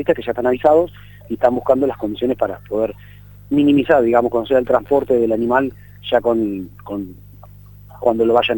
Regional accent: Concordia, Entre Ríos, Argentina; now in Casilda, Argentina; yo no soy originalmente Casilda. Sí. Hace poco estuve por Entre Ríos, yo soy de Concordia.

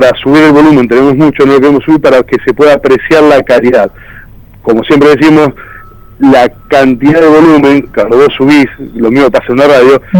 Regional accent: Casilda, Santa Fe, Argentina; cuando uno tiene que ir a hablar a Buenos Aires y decir yo soy de Casilda y dicen dónde queda

